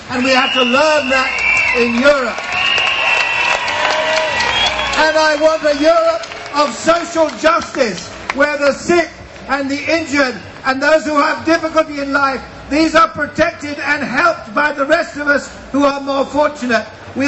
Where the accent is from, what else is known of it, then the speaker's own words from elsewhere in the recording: England, United Kingdom; I would like to say, as an Englishman, British passport, served in the army, paid my taxes, and really proud of my country, I am now ashamed.